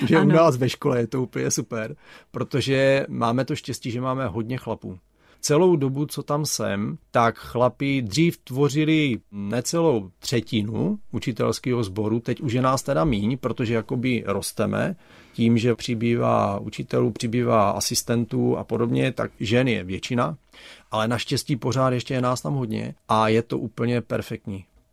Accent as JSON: {"language": "Czech", "town": "Měrovice", "region": "Olomouc Region", "country": "Czechia", "said": "já jsem z Měrovic, ale to je 2 kilometry vesnice, takže hned vedle."}